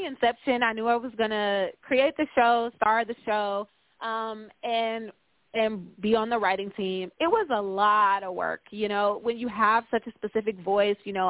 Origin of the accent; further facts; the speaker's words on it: Detroit, Michigan, United States; I feel like this series is really born of my experiences in Detroit, inspired by situations I've been through or things that happened to my mother.